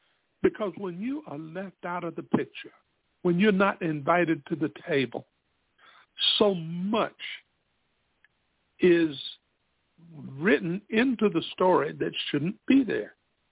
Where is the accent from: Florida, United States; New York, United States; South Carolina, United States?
South Carolina, United States; Spartanburg; And while it was significant that I go there, because I am from Spartanburg, South Carolina, we had two well-known schools here.